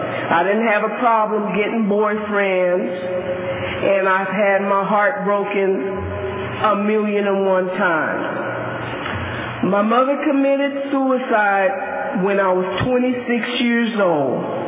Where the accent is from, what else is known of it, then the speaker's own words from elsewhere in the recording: San Francisco, California, United States; born there; I was born in San Francisco in 1949, and September 15th, my birthday's coming up.